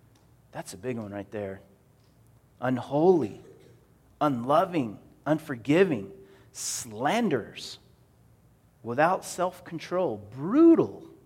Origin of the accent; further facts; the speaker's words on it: the South, United States; In a congregational church, like in any given Baptist church, where I grew up in the South, Baptists were all over the place.